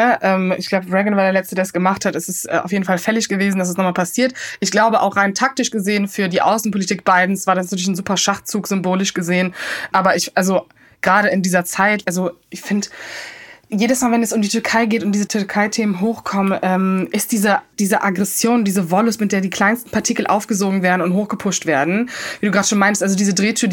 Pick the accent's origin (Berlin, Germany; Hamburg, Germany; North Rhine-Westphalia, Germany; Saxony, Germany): North Rhine-Westphalia, Germany; Cologne; ich als Kölnerin, mein kölsches Herz